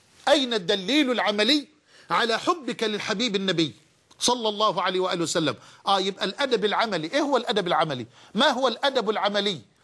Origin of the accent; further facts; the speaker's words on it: Mansoura, Dakahlia, Egypt; في مركز عندنا في المنصورة يسمى مركز شربين،